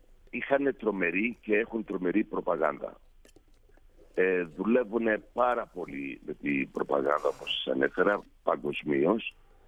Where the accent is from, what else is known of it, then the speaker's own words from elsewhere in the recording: Macedonia, Greece; Είμαστε Έλληνες. Είμαι περήφανος που είμαι Μακεδόνας, είμαι περήφανος που είμαι απόγονος του Μεγάλου Αλεξάνδρου